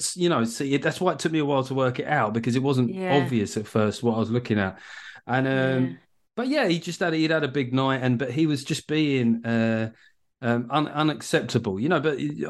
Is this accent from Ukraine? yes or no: no; United Kingdom; I'm British.